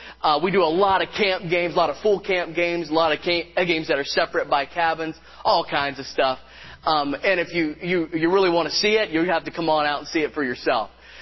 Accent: Mount Pleasant Mills, Pennsylvania, United States; now in Spruce Creek, United States; We are from all the way up in Spruce Creek, Pennsylvania. I am originally from Snyder County, Pennsylvania, Mount Pleasant Mills area.

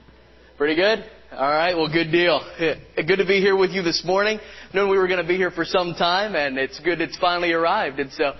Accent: Mount Pleasant Mills, Pennsylvania, United States; now in Spruce Creek, United States; We are from all the way up in Spruce Creek, Pennsylvania. I am originally from Snyder County, Pennsylvania, Mount Pleasant Mills area.

